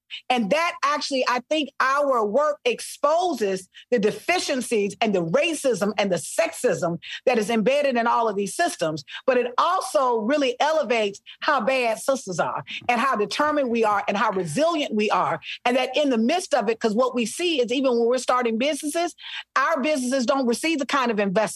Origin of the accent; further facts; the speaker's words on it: Selma, Alabama, United States; also born or lived in Mobile; Listen, I am from Selma, Alabama. Mobile. Oh, yeah. I spent part of my life in Mobile